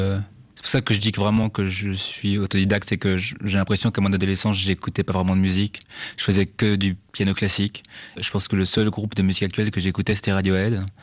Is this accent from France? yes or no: yes; Bordeaux, Nouvelle-Aquitaine, France; also born or lived in Fort-de-France; now in Paris, France; Je suis né à Fort-de-France, en Martinique. Je suis arrivé à Bordeaux assez jeune et j'ai grandi là-bas jusqu'à il n'y a pas très longtemps parce que je viens de déménager à Paris.